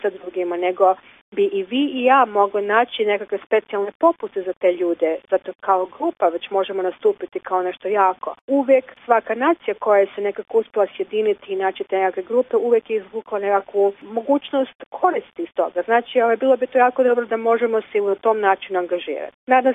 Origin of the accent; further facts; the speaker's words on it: Croatia; Mi smo Hrvati ipak